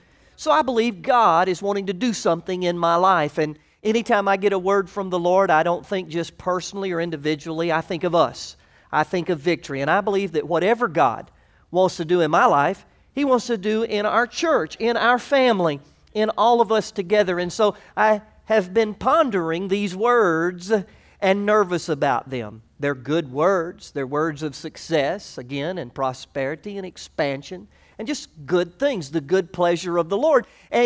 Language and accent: English; Orla Vista, Florida, United States; also born or lived in Orlando; I was born in Orlando, Florida some years ago, and downtown Orlando was a dirt road when I was born. And it got bigger too fast for my family, and we wound up moving to a suburb of Orlando called Orla Vista.